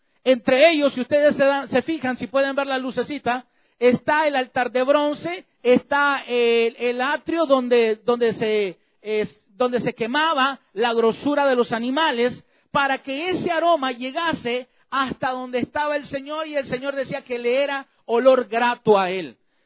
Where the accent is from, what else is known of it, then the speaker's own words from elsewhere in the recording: El Salvador; mi país, El Salvador